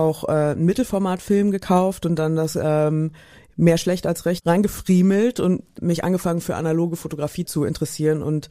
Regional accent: Frankfurt, Brandenburg, Germany; Ich bin ja in Frankfurt-Oder groß geworden und ich habe Polnisch gelernt auf dem Gymnasium

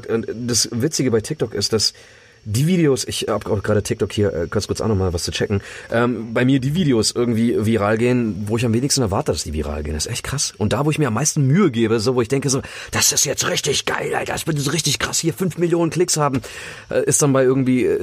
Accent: Germany; ich bin in Deutschland mit Nutella groß geworden

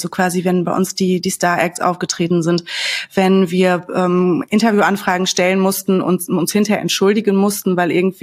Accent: North Rhine-Westphalia, Germany; Ich komme ja auch aus der Ecke

